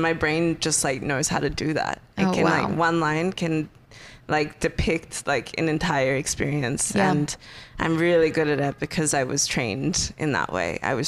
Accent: Australia; I think growing up in Australia and having been bullied by so many white kids saying that I was a dirty Arab

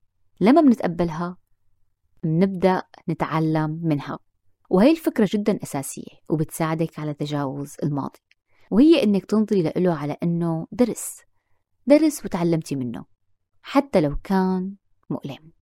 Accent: Syria; لما منفكر كسوريين بال14 سنة اللي مضوا من الثورة والحرب والأزمة، لما منفكر بهال14 سنة اللي راحوا بين سفر بين لجوء بين غربة

